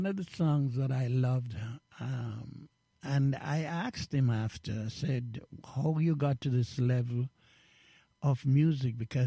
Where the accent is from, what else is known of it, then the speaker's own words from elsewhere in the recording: Jamaica; now in Canada; as a young man growing up in Jamaica and coming to Canada.